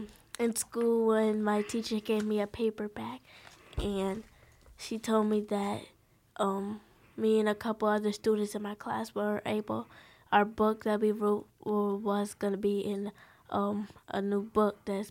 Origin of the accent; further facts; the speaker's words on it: Albany, New York, United States; I'm from Albany, New York.